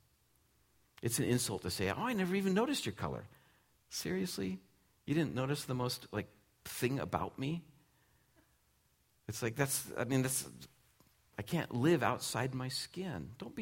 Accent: California, United States; I grew up in California. Like, chili's not white.

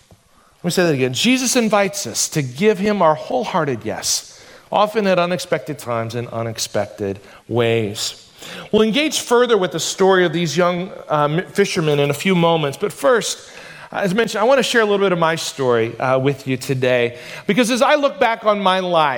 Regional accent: Primghar, Iowa, United States; I grew up in Northwest Iowa, a little farm town called Primgar, Iowa. Grew up on a farm, and I grew up in a faith-based family.

